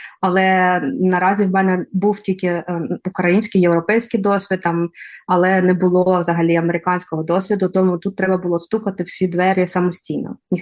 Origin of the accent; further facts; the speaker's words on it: Dnipro, Dnipropetrovsk Oblast, Ukraine; moved away as an adult; now in United States; коли ми переїхали, це 2021 рік, переїхали з чоловіком, з сином і котом з Дніпра, я родом з Дніпра, Україна, переїхала до Каліфорнії